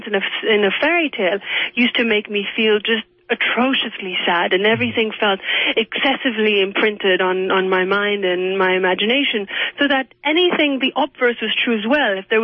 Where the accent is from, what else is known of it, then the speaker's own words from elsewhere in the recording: Iran; also born or lived in Paris, France; Well, it began because I was an exiled Iranian child. I was born in Paris, actually, but we had very briefly lived in Iran, and we came out at the time of the revolution.